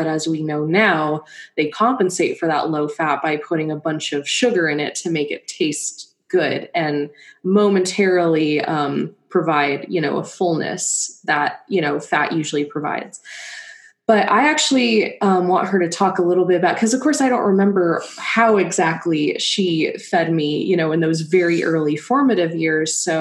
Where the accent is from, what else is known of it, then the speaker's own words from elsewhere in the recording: Los Angeles, California, United States; growing up in Los Angeles in the 90s, being vegan is not like what it is today